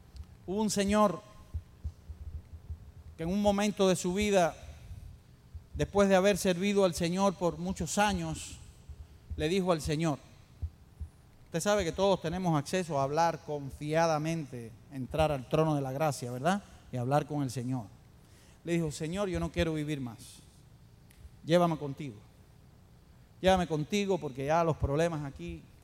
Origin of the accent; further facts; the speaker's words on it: Cuba; ya saben que somos cubanos.